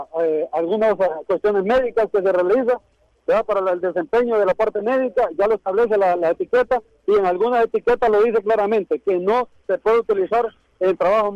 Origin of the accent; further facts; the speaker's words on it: Honduras; como verdaderos hijos de esta patria, como verdaderos hondureños